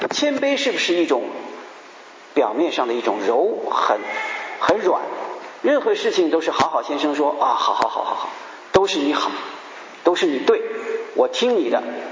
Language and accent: Chinese; China; 好，我们中国人以前有一句话叫做什么，谦虚使人进步，对不对？